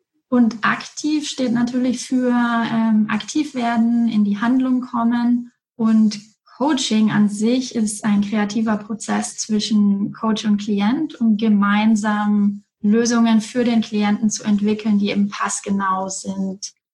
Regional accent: Erlangen, Bavaria, Germany; ich komme aus Erlangen und ich bin jetzt seit 3 Jahren ungefähr wieder in Erlangen und dazwischen war ich lange im Ausland.

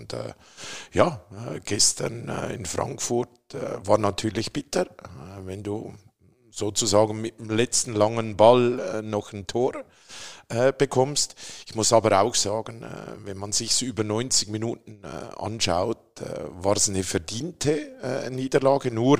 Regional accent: Zurich, Switzerland; ich bin in Zürich geboren. Mein Heimatort ist Trienge, Luzern. Mhm. Aber geboren bin ich in Zürich.

